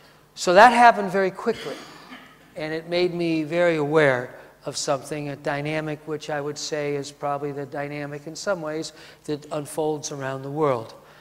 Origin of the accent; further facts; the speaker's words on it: Los Angeles, California, United States; When I was a young child growing up in Los Angeles, I can remember sitting in the back seat of my mother and father's car, driving for hours and hours, and all we would see is lemon groves and orange groves.